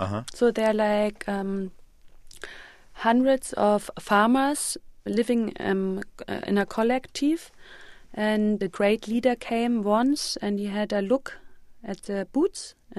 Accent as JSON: {"language": "English", "region": "Bavaria", "country": "Germany", "said": "I come from Germany, from Bavaria, and I'm used to amusement parks"}